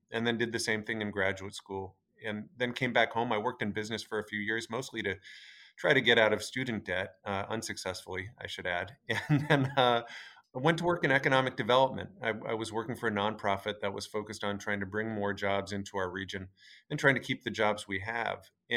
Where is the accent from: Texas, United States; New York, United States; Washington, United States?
Washington, United States; Port Angeles; Yeah, I grew up in Port Angeles, Washington, which is historically has been a timber town. It was a great place to grow up.